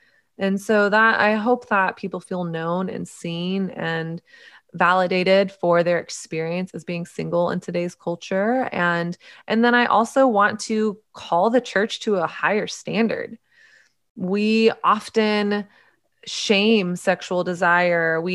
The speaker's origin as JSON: {"language": "English", "region": "Southern United States", "country": "United States", "tie": "born or raised there", "said": "it's my story of growing up in Southern conservative Christian culture in the height of the purity movement."}